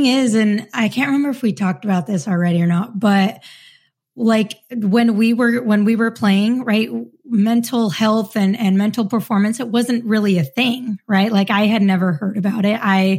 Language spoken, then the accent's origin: English; Utah, United States; And then I transferred back to my home state, Utah State, to finish out my last 3 years.